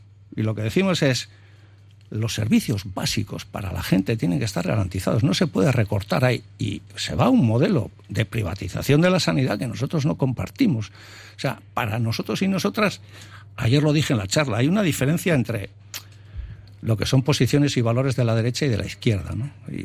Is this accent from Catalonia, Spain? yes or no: no; Elgoibar, Basque Country, Spain; en el Góibar, por ejemplo, en mi pueblo, que tiene 11.000 habitantes, se han recogido 5.000 firmas porque se cierra el ambulatorio por las tardes.